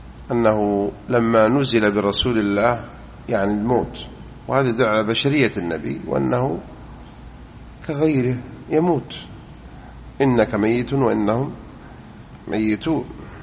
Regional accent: Jeddah, Makkah Province, Saudi Arabia; وهذا مستغرب عندنا بجدة

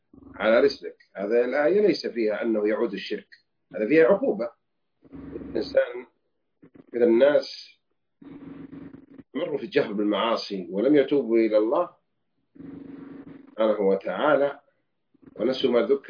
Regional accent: Saudi Arabia; فهذا يدل على فضل بلادنا المملكة العربية السعودية

